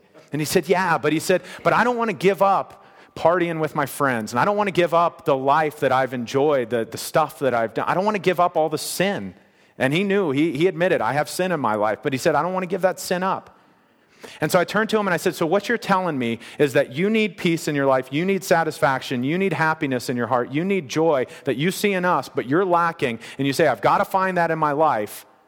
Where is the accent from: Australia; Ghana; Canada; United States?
United States; Kentucky; I grew up in Kentucky. The whole state smells like cigarette smoke